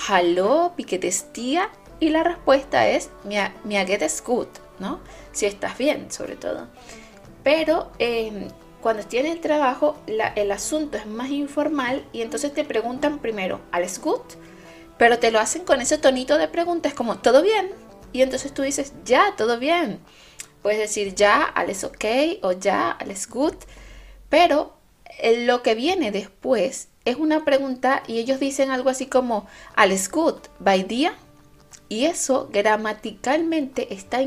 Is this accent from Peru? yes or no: no; Venezuela; now in Chile; yo vivía en Venezuela y luego me mudé de Venezuela a Chile. Y los primeros 6 meses que viví en Chile fueron caóticos.